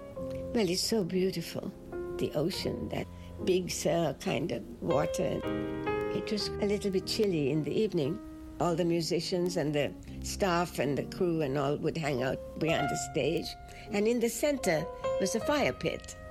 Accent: Sri Lanka; I'm originally from Sri Lanka.

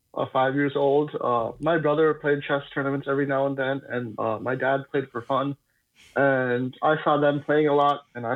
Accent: Eagan, Minnesota, United States; I am from Eagan, Minnesota, and I've been playing chess since I was 5 years old.

